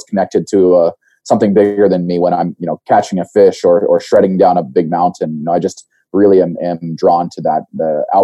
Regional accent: Boise, Idaho, United States; also born or lived in Blytheville, Arkansas; I was born in Blytheville, Arkansas on an Air Force base. My dad was a surgeon in the Air Force, but I was actually raised from the ages of 3 to 18 in Boise, Idaho. So that's what I call home

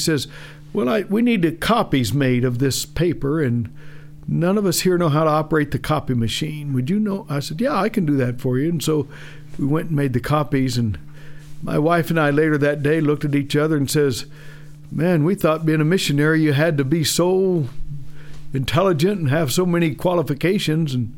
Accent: Midwest, United States; Me, I was raised in the Midwest.

